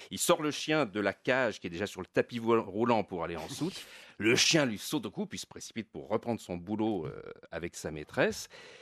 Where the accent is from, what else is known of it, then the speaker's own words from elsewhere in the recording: Nice, Provence-Alpes-Côte d'Azur, France; born there; Oui, je suis né à Nice et je paye mes impôts en France.